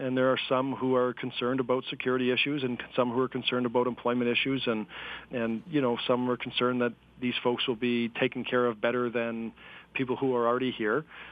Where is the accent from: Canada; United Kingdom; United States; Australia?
Canada; me as a Canadian and as a leader of this community